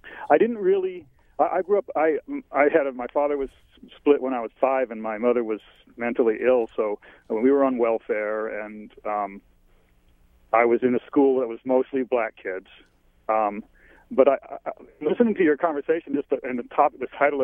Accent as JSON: {"language": "English", "town": "Altadena", "region": "California", "country": "United States", "tie": "born or raised there", "lives_now": "Poulsbo, United States", "said": "No. Altadena, which is just a little ways north of Pasadena, just between Pasadena and the mountain."}